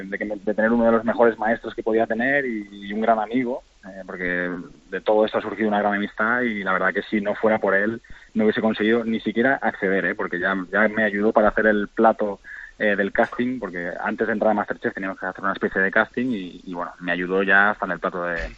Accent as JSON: {"language": "Spanish", "town": "Lleida", "region": "Catalonia", "country": "Spain", "tie": "born there", "moved": "yes", "lives_now": "Asturias, Spain", "said": "en Lleida, que yo nací en Lleida, tengo a toda mi familia allí en esa tierra, y Asturias, que es mi tierra de adopción, donde llevo viviendo 17 años, mi mujer es de aquí de Asturias, mi hija es asturiana"}